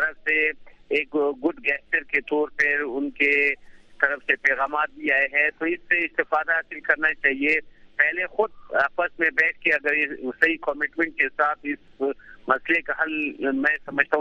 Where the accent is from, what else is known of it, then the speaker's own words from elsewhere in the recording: Balochistan, Pakistan; جہاں تک میں جس ریجن سے تعلق رکھتا ہوں بلوچستان, یہاں کی جو عوام ہے پشتون بلوچ